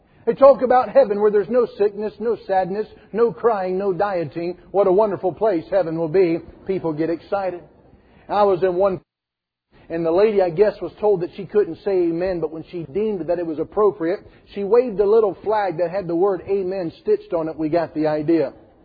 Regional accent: the South, United States; You know, growing up in the South, I would hear a lot of preaching about things of the future, such as the rapture and heaven.

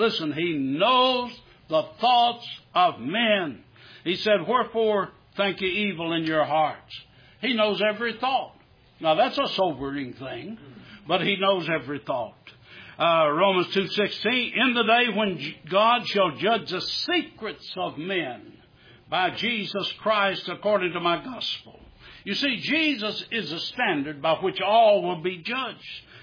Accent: Louisiana, United States; born there; My mother said I was born in Caldwell Parish.

